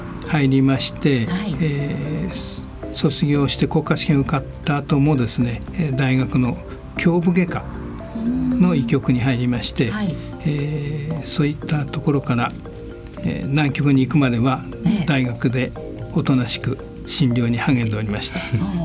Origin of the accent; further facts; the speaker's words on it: Shinjuku, Tokyo, Japan; ずっと新宿区、新宿生まれ新宿育ちという形になります、